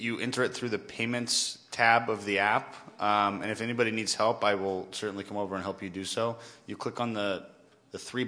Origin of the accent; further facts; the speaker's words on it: Los Angeles, California, United States; I live up here in Sacramento, but I'm from Los Angeles, and I work in San Francisco quite a bit.